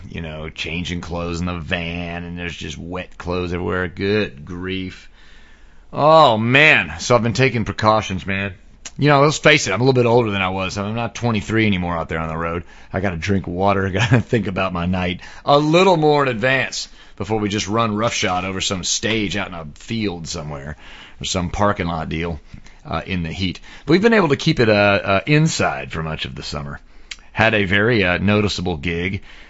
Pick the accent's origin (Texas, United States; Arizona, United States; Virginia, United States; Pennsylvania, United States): Texas, United States; Dallas; I'm a Dallas guy. I was born and raised in Dallas, grew up around this kind of stuff.